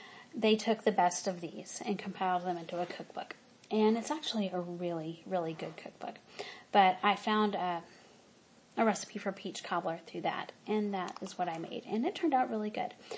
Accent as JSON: {"language": "English", "region": "the South", "country": "United States", "tie": "born or raised there", "said": "Now, growing up in the South, I ate pimento cheese when I was little."}